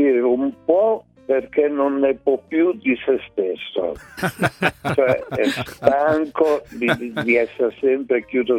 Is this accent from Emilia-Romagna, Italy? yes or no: yes; Emilia-Romagna, Italy; Nella prima parte c'è il luogo dove sono nato. Io sono nato sull'Appennino emiliano